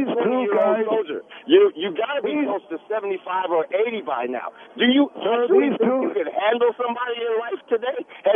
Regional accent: Brooklyn, New York, United States; now in Atlanta, United States; I'm from Brooklyn, so I'm going to try and make this as quick as I can.

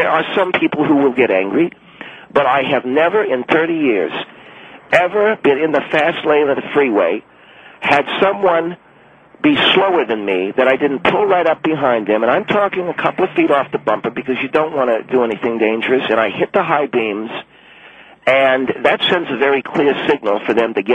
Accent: Houston, Texas, United States; and I grew up in Houston, Texas. When I started doing it, it grew out of Houston.

